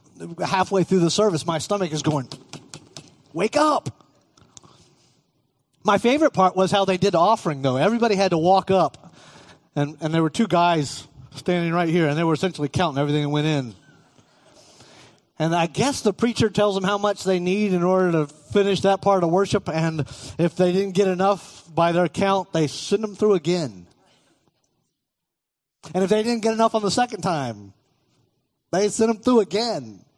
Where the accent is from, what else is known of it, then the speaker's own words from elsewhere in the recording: Cocoa, Florida, United States; I grew up in Cocoa, which did not have the best history in terms of race relations.